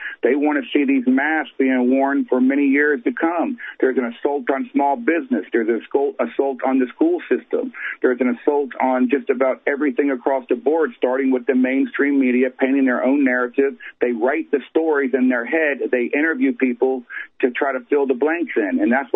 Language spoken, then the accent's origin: English; South Carolina, United States; You know, we look at my home state. Tom Rice. He's in Myrtle Beach area, the congressman there.